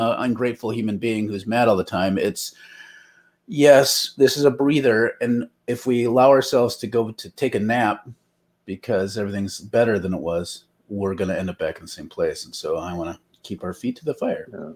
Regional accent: Minnesota, United States; accent: Minnesotan; With probably muddy injection of rural Wisconsinite, because my Minnesotan accent is a little rusty.

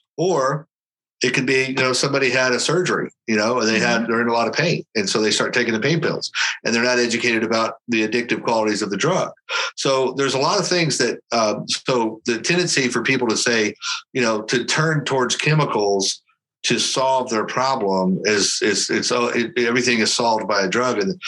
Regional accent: Oklahoma, United States; I'm in Oklahoma. I'm from Oklahoma originally, and they just legalized it there. And it's the same. It's like the little town I grew up in is like a store on every corner.

